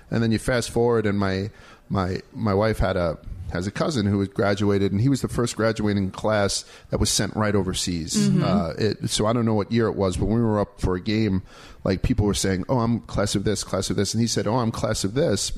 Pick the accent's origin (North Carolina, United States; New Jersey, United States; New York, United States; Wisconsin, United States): New York, United States; because I'm, you know, I'm a New Yorker.